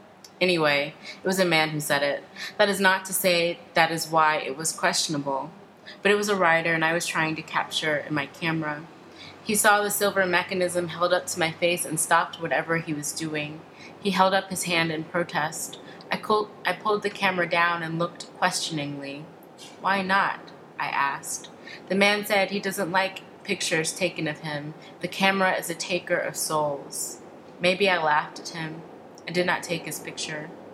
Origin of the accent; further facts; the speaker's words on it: the South, United States; We were walking and talking about growing up in the South, black and women, and wanting to be writers.